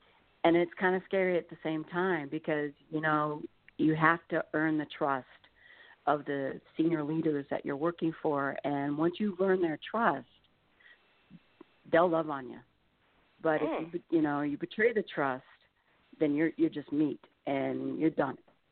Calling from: Sierra Vista, Arizona, United States; I'm in lovely Sierra Vista, Arizona.

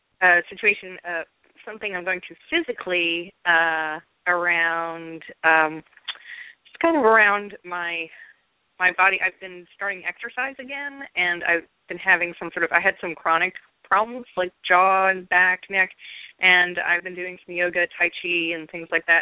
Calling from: New York, United States; I'm calling from New York.

